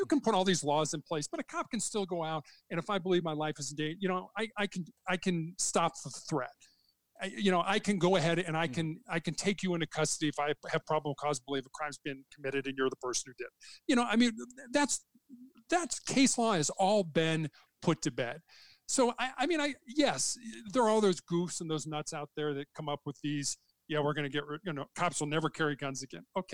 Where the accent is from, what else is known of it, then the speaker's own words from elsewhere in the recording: Chicago, Illinois, United States; when I was growing up in Chicago